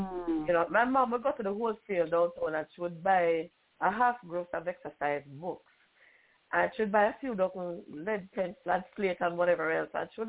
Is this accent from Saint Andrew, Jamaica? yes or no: yes; Kingston, Saint Andrew, Jamaica; I grew up in Kingston 11 in Tower Hill, and I don't have the experience of going to school barefooted and without lunch and all of that.